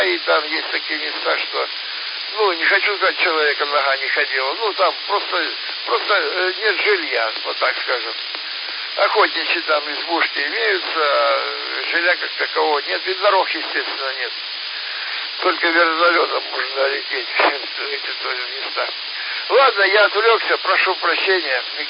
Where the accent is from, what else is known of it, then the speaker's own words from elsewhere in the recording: Donetsk, Donetsk Oblast, Ukraine; also born or lived in Kuban; Родился на Кубани. Вот, а детство и юность прошли в Донбассе. Вот, город Донецк или раньше Сталина